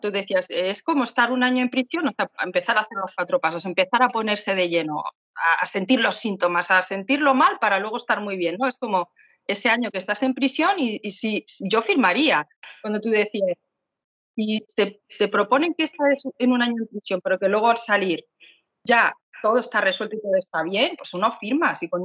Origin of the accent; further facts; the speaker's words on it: Ecuador; moved away as an adult; now in Spain; vinimos de Ecuador en plena pandemia, sin trabajo, sin nada.